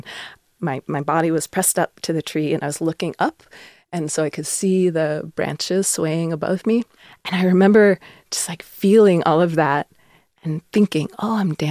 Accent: Alaska, United States; I grew up in the woods. I grew up on Denaina land, which is down on the Kenai Peninsula.

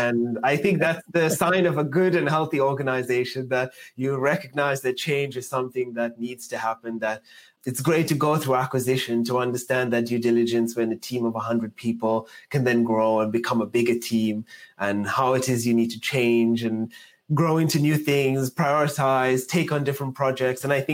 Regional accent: South Africa; goes back to the fact that I come from South Africa.

